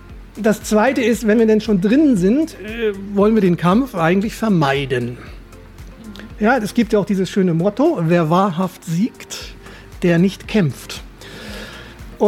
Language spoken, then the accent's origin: German; Lübeck, Schleswig-Holstein, Germany; born there; ich bin ein Nordlicht, ich bin in Lübeck geboren